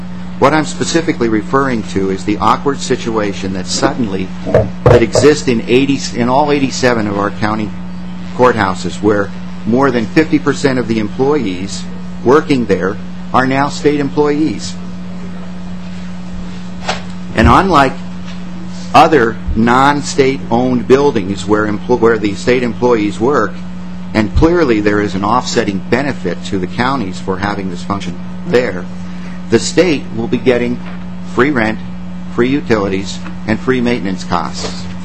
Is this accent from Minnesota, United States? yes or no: yes; Duluth, Minnesota, United States; I'm from Duluth, Minnesota.